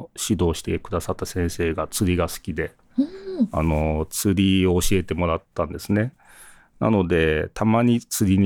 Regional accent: Gunma, Japan; 僕も群馬出身なので、

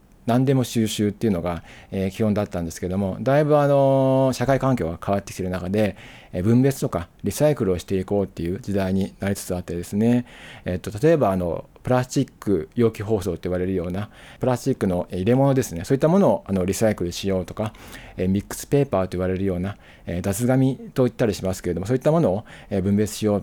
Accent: Kawasaki, Kanagawa, Japan; 私は神奈川県の川崎市というところは出身でして、大学はですね、横浜市にある横浜市立大学という、公立大学を卒業しました。その後30年間ですね、神奈川県の、川崎市役所で

